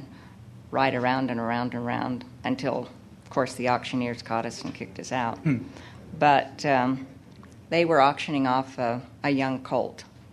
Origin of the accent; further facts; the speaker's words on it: Blackfoot, Idaho, United States; I was raised in Blackfoot, Idaho, and Blackfoot had an auction, a cattle and horse auction